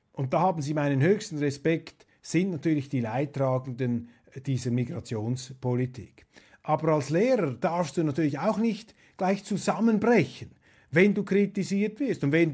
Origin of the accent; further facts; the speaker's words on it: Switzerland; Und ich warte einfach darauf, jetzt als Außenstehender, als Schweizer, ja, bringt mal diese Beweise, denn das wäre ja auch interessant für die Schweiz